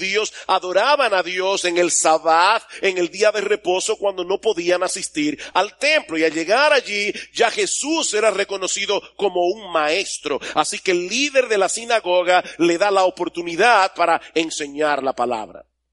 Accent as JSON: {"language": "Spanish", "town": "San Juan de la Maguana", "region": "San Juan", "country": "Dominican Republic", "tie": "born or raised there", "said": "Yo recuerdo cuando era niño y vivía en San Juan de la Maguana, que todo el mundo era tío tuyo."}